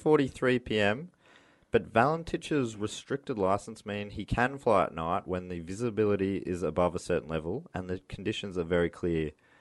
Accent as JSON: {"language": "English", "town": "Moorabbin", "region": "Victoria", "country": "Australia", "tie": "born or raised there", "said": "From Moorabbin Airport. I grew up in Moorabbin."}